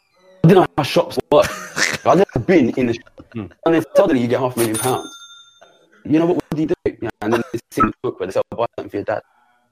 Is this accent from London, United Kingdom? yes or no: yes; London, United Kingdom; I come from East London, okay?